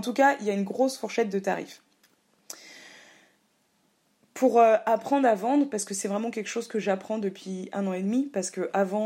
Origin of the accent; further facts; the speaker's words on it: Paris, Île-de-France, France; et donc je suis parisienne, ou enfin j'ai vécu en banlieue et à Paris